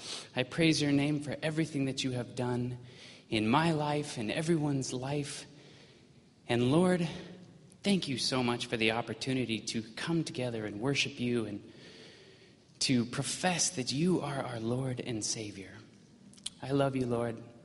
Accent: Paradise, California, United States; I grew up in Paradise, California. Does everyone know where Paradise is?

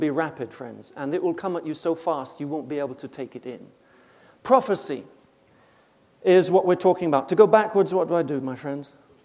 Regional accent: Reading, South East England, United Kingdom; born there; yes, I was born in England in Reading, Berkshire.

